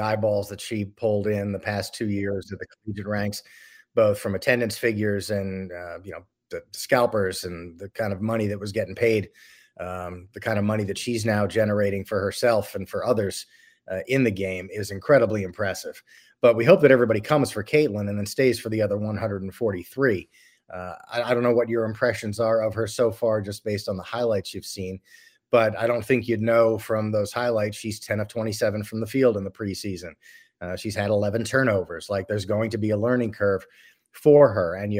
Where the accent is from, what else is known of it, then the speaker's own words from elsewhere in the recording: Virginia, United States; Yeah, I mean, I was born, I grew up in Northern Virginia, so just outside of D.C.